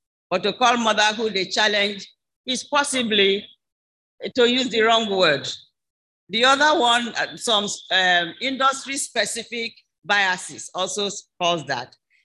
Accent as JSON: {"language": "English", "town": "Obiaruku", "region": "Delta", "country": "Nigeria", "said": "do you know that Abraka means Obiaruku? And I'm from Obiaruku."}